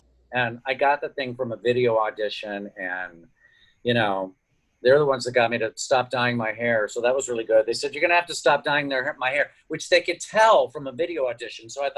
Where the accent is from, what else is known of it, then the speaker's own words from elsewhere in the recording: Tulsa, Oklahoma, United States; growing up in Tulsa, Oklahoma, we weren't exposed to lots of musical theater in the 60s and 70s.